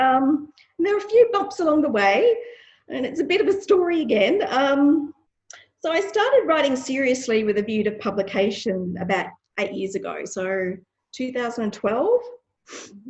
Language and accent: English; Australia; I'm an Australian author of historical romance